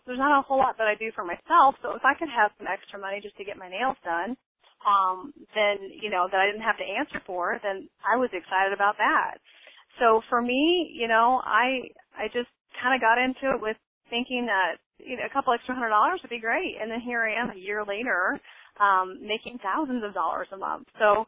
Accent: Liberty, Missouri, United States; From Liberty, Missouri. It's right outside of Kansas City.

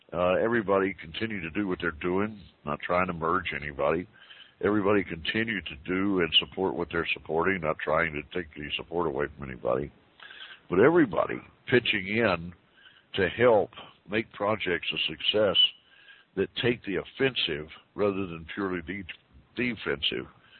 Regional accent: United States; I'm an American.

